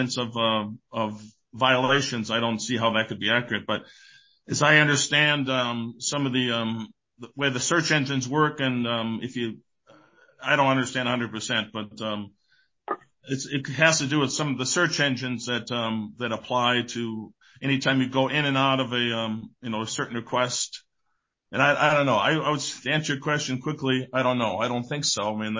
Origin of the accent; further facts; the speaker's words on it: Midwest, United States; now in Phoenix, United States; I'm from the Midwest originally, and they're also looking to locate here to the Phoenix area